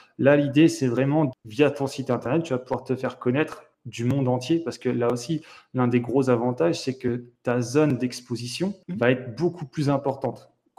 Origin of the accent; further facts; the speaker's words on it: Hauts-de-France, France; J'ai 28 ans, je suis originaire de Picardie.